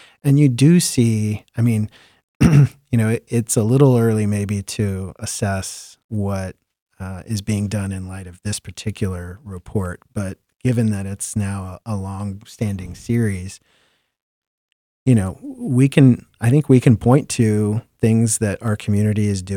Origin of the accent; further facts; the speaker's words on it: Mansfield, Ohio, United States; but like I'm from the Mansfield area.